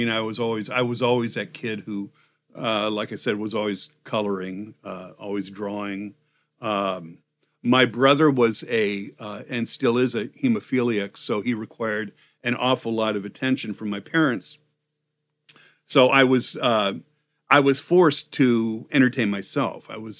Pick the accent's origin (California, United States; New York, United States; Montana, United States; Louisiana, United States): California, United States; Redondo Beach; I grew up in Los Angeles, in Redondo Beach. My parents were immigrants after the war from Germany and Poland.